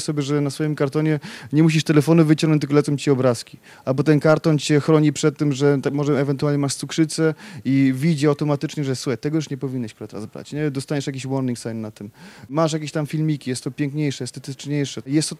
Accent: Germany; bo ja jako dziecko bawiłem się w Niemczech i się wychowywałem

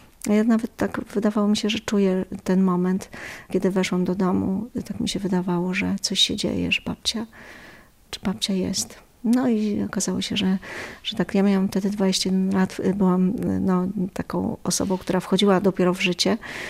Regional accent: Białystok, Podlaskie Voivodeship, Poland; To była taka trzypokoleniowa rodzina w białostockim bloku.

